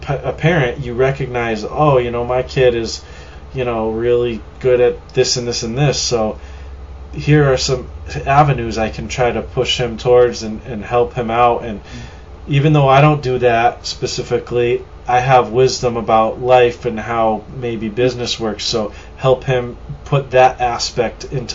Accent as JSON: {"language": "English", "country": "United States", "tie": "born or raised there", "said": "growing up in America and how people seem to view it here, I don't know how it is in other countries"}